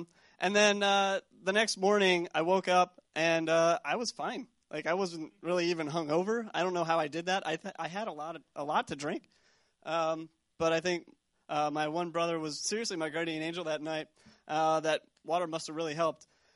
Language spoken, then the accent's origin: English; Pennsylvania, United States; You know, I'm actually from Pennsylvania. I went to a small state school, IUP, out in western Pennsylvania.